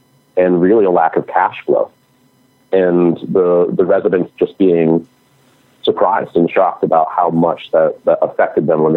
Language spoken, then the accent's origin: English; the South, United States; And, you know, I grew up in the South. And so the sort of country life is one that is deep within my family.